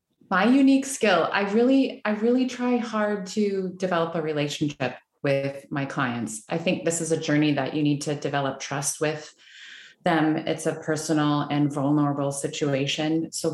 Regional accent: Canada; I'm from Canada.

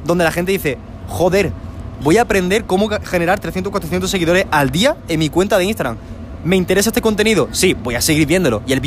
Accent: Spain; now in Medellín, Colombia; ahora mismo estamos en Medellín y yo soy de España.

